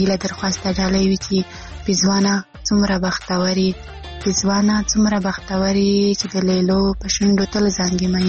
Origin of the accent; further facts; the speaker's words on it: Khyber Pakhtunkhwa, Pakistan; له وزیرستان نه.